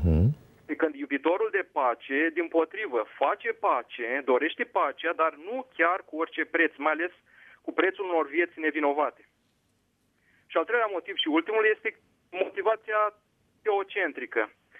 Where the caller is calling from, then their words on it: Bacău, Bacău County, Romania; din Bacău și ascult cu mult interes emisiunea dumneavoastră. Sunt un creștin practicant și un iubitor de pace.